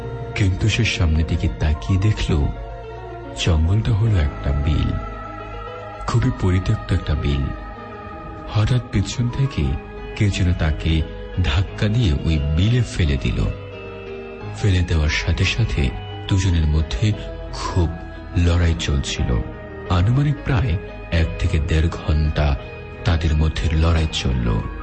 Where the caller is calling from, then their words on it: Dhaka, Dhaka Division, Bangladesh; আমি ঢাকা মিরপুর এক থেকে বলছি